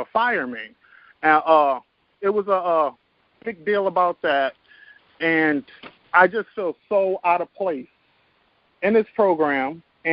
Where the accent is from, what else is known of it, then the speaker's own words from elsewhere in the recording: Connecticut, United States; I'm from the Connecticut area.